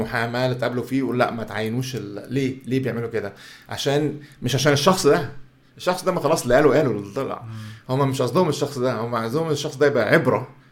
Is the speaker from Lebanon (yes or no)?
no; Egypt; واحنا عندنا في مصر الناس عندها المشكله دي، بيفكروا ان احنا مصريين اهم من بلاد عربيه تانية